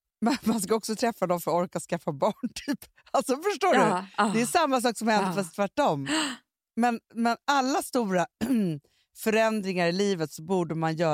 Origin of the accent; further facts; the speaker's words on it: Stockholm, Stockholm County, Sweden; vi är uppvuxna på Söder, men jag har ju inte bott på Söder sedan jag var 17 år.